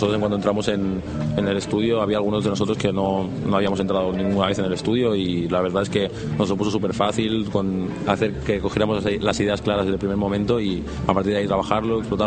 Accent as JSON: {"language": "Spanish", "town": "Badalona", "region": "Catalonia", "country": "Spain", "said": "casi todo el formato de la banda somos de Badalona, pero Pau y Albert son de Calella"}